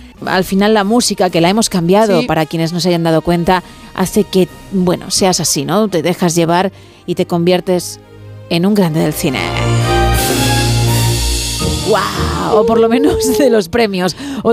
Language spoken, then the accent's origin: Spanish; Italy; De la Bella Italia. Qué maravilla.